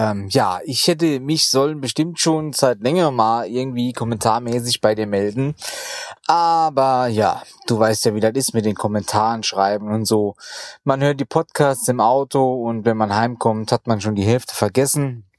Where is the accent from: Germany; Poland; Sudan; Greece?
Germany; Rhineland-Palatinate; aber dann auch erst in Baumholder, das auch so um der Dreh, so 6 Kilometer weit von meinem Heimatort liegt.